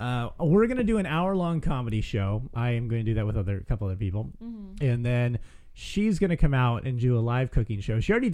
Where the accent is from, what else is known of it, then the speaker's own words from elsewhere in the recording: California, United States; Where I grew up in California, there's plenty of blondes.